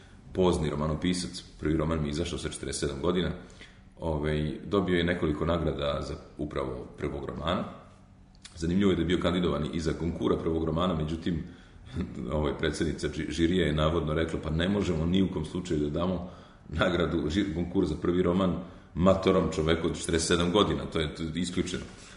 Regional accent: Serbia; šta ja kao Srbin mogu da kažem

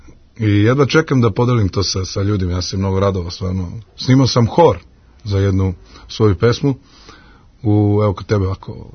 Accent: Zaječar, Zaječar District, Serbia; now in Belgrade, Serbia; došao sam u Beogradu 90. godina, pa nekako sa Beogradom sam se upoznavao

